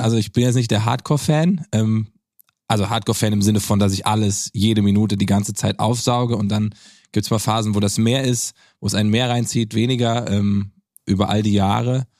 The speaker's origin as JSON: {"language": "German", "town": "Giessen", "region": "Hesse", "country": "Germany", "said": "ich komme ja aus Gießen, ist nicht weit von hier."}